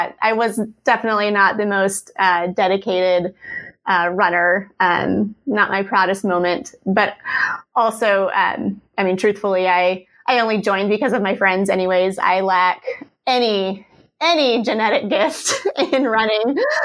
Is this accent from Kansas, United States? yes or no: yes; Kansas, United States; Yeah, so I'm originally from Kansas, a very big Jayhawks fan. And I met Eli in Austin.